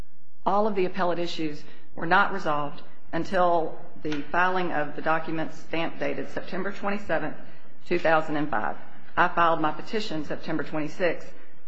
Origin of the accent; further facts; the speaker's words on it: Nashville, Tennessee, United States; I'm from Nashville, Tennessee.